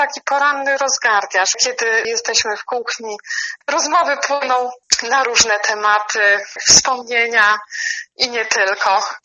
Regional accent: Biała Podlaska, Lublin Voivodeship, Poland; Tak, od urodzenia mieszkam w Białej Podlaskiej.

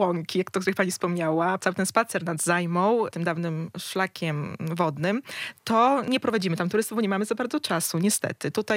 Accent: Podlaskie Voivodeship, Poland; Ja się wychowałam też troszkę na Sokólszczyźnie

